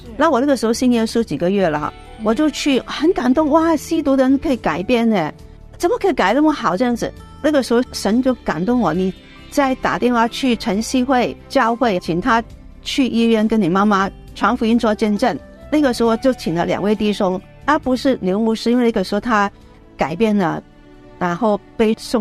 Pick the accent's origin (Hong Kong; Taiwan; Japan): Hong Kong; 因为我自己从小在香港嘛，所以从小就是幼稚园小学中学都在天主教基督教